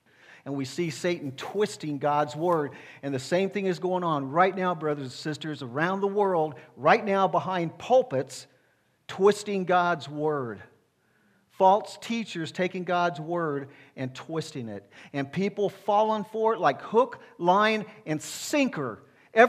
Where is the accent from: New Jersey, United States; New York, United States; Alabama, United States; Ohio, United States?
Alabama, United States; Growing up in Alabama, my grandmother had a fig tree in her yard.